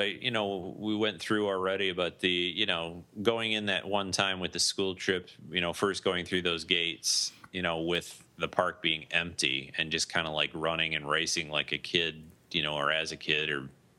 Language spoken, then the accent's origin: English; California, United States; When I think about Disneyland, I think about, you know, when I was growing up in California, I have sort of fond memories of that.